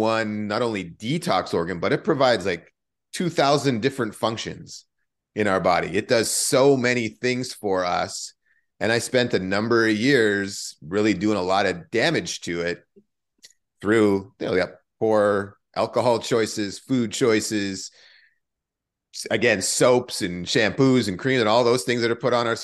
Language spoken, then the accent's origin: English; Winnipeg, Manitoba, Canada; also born or lived in Thunder Bay; and I lived in Winnipeg from 6 until 12, right? Bike stolen, beaten up, jacked in poor neighborhoods, and just lots of fighting there. And then moving to Thunder Bay, another